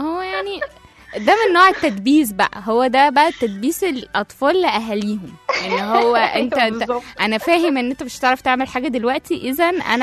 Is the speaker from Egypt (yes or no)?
yes; Egypt; هزارنا كمصريين وتهزئنا برات البلاد جوات البلاد، فهو كده كده معروف هو رايح فين، وتحسه براند كده كده. المصري بيبان في أي حتة يعني، في هزاره، في كل حاجة.